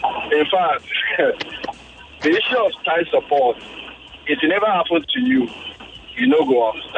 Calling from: Dallas, Texas, United States; I'm calling from Dallas.

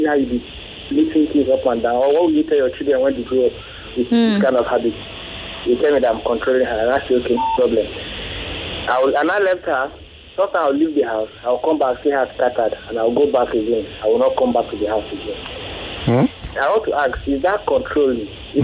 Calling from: Lekki, Lagos, Nigeria; calling from Lekki.

